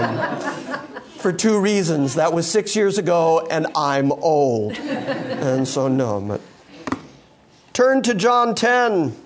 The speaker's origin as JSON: {"language": "English", "town": "Livonia", "region": "Michigan", "country": "United States", "tie": "born or raised there", "said": "I grew up in Livonia, Michigan. the Michiganders are with me on that one."}